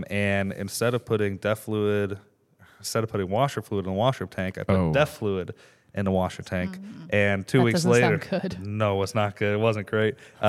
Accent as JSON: {"language": "English", "town": "Cleveland", "region": "Ohio", "country": "United States", "said": "Yeah, so where I was from in Ohio, I was from Cleveland area, but I was on the outskirts, a pretty rural area."}